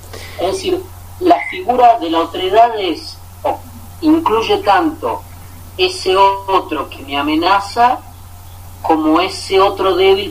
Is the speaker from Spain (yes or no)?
no; Argentina; seguramente en relación con mi propia condición judía, en un país como Argentina, que es un país de inmigrantes, con abuelos europeos y rodeados de una diversidad cultural muy grande